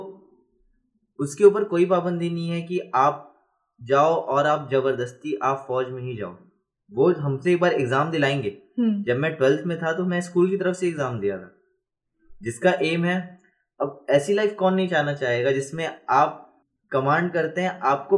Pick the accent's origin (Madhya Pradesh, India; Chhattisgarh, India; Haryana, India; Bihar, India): Chhattisgarh, India; Gataura; मैं गतौरा से बिलोंग करता हूँ, क्लास 1st, 2nd और 3rd मैंने किया है सरस्वती शिशु मंदिर जयराम नगर से